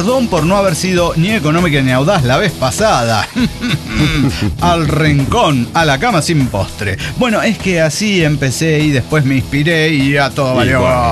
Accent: Baja California, Mexico; born there; Y yo nací en Baja California, que está rete lejos

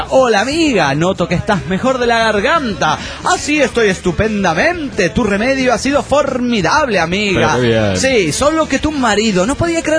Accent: Mendoza, Argentina; soy de Mendoza y soy de Argentina.

